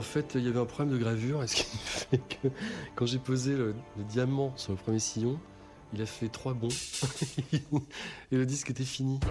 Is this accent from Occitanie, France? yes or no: no; Rennes, Brittany, France; je suis de Rennes.